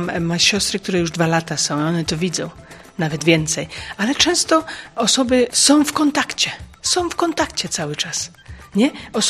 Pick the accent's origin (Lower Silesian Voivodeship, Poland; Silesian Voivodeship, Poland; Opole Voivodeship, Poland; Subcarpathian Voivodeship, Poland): Opole Voivodeship, Poland; Wójcice; also born or lived in England; now in Greece; pochodzę z Wójcic, to jest między Nysą a Dmuchowem. Pracuję teraz w Grecji aktualnie, wcześniej byłam w Anglii.